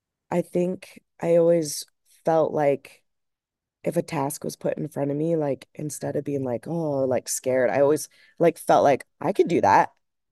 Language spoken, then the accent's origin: English; Arizona, United States; I grew up in Arizona, so I didn't get to do those as much.